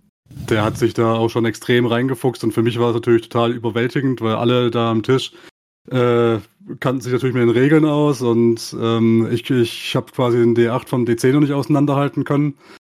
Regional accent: Baden-Württemberg, Germany; Ich komme auch aus dem Süden von Deutschland, in der Nähe von Heilbronn.

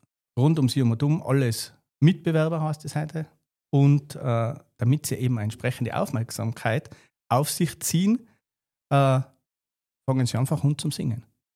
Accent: Tyrol, Austria

